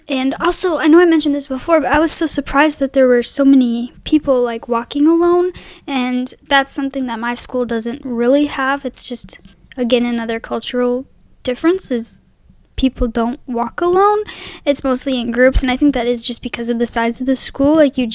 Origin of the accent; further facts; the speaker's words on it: Minnesota, United States; So I'm from Minnesota, if you are listening and you don't know